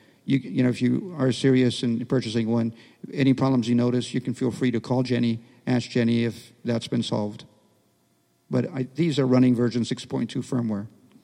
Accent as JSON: {"language": "English", "town": "Honolulu", "region": "Hawaii", "country": "United States", "tie": "born or raised there", "said": "I grew up in Hawaii. I had a tough life. I grew up in Hawaii, in Honolulu."}